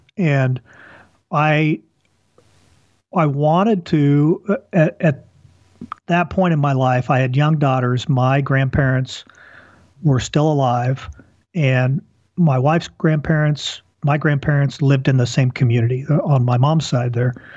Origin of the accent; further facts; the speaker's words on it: Wichita, Kansas, United States; So I go back home to where I grew up mostly in Wichita, Kansas.